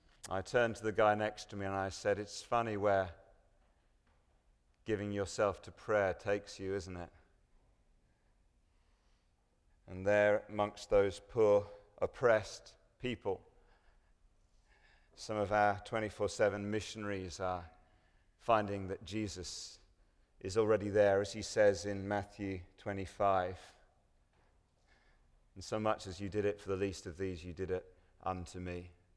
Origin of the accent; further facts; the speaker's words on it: England, United Kingdom; As you can hear from my strange accent, I'm not from around these parts. If I say anything stupid in the next 30 minutes, just blame it on the fact that I'm English.